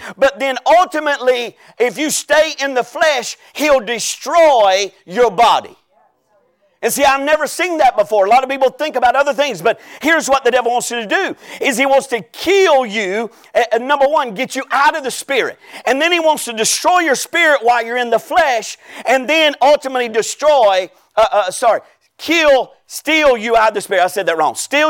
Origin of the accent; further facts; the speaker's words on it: Georgia, United States; Anyway, I'm from Georgia.